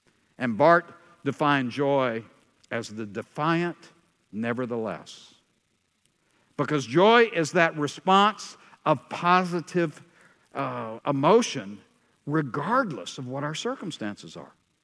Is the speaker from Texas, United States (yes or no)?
yes; Texas, United States; The reality is air conditioning was optional when I was growing up in Texas.